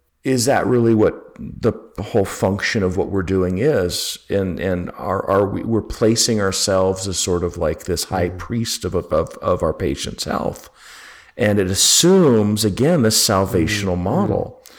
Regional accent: Utah, United States; also born or lived in Berkeley, California; now in Georgia, United States; And I grew up in Utah and I live in the Bible Belt. So now in Georgia.

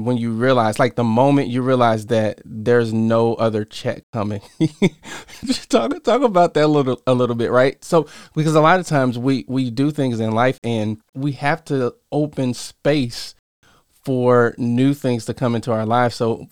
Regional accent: Illinois, United States; also born or lived in Chicago; I was born in Chicago, but raised in Southern Illinois.

